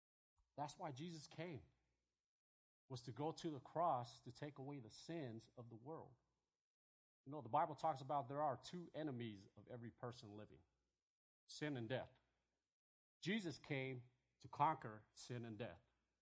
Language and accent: English; American Samoa; You know, I was raised by my grandmother, and for 8 years I was raised in American Samoa. It's a little tiny island.